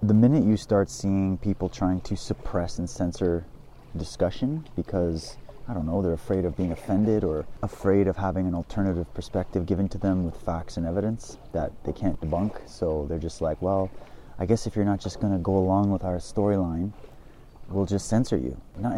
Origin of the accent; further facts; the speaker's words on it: Canada; I was born and raised in Canada. I have European descent through and through. That's who I am. I'm a straight white male.